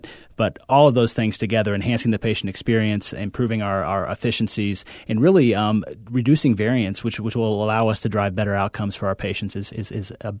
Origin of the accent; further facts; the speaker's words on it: Indiana, United States; So I grew up in northern Indiana, actually, in a small farming community.